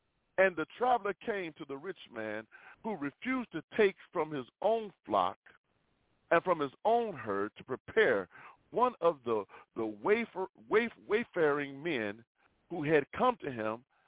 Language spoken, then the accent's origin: English; Chicago, Illinois, United States; For those who don't know me, man, I'm from Chicago. I was in the gangs, glory be to God, selling drugs.